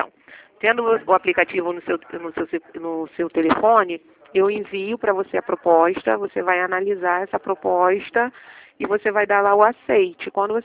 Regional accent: Rio de Janeiro, Brazil; 21, sou do Rio.

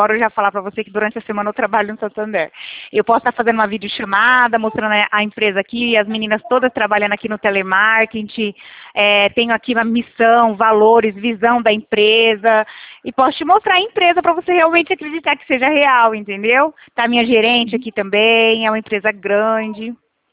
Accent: São Paulo, Brazil; eu sou aqui do interior de São Paulo

